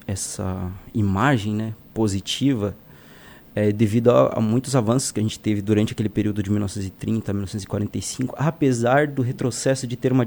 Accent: Marau, Rio Grande do Sul, Brazil; born there; Eu nasci em Marau, no Rio Grande do Sul.

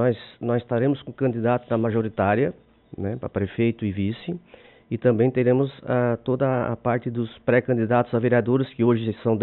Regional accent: Urussanga, Santa Catarina, Brazil; eu nasci em Uruçanga, né? Nunca saí de Uruçanga, moro em Uruçanga

